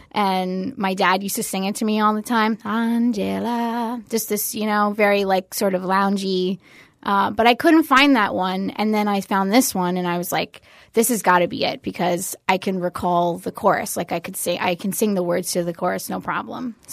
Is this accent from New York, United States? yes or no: no; Fort Lauderdale, Florida, United States; now in Fort Myers, United States; I grew up in Fort Lauderdale.